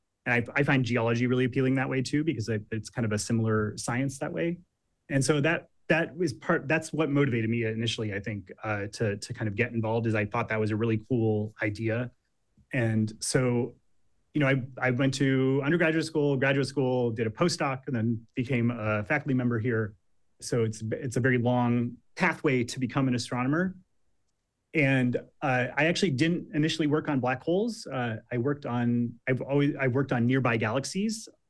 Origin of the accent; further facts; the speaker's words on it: Lincoln, Nebraska, United States; Yeah, I grew up in Lincoln, Nebraska.